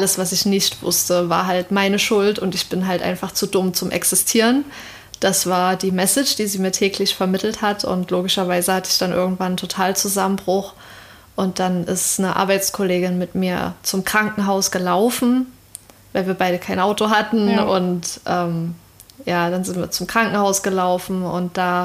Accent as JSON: {"language": "German", "region": "Saxony", "country": "Germany", "tie": "born or raised there", "said": "Und ich bin in einer Kleinstadt in Sachsen groß geworden, wo auch so jeder jeden kennt irgendwie."}